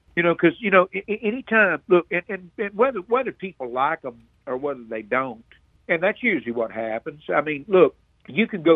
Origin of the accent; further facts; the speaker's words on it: Florida, United States; And, see, I'm originally from Florida, and I didn't live here. I didn't move here until 1985.